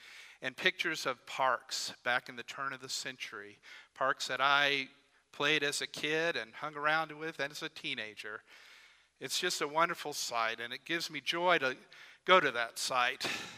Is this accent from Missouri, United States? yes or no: yes; Springfield, Missouri, United States; the town of Springfield, which is my hometown for 24 years of my life.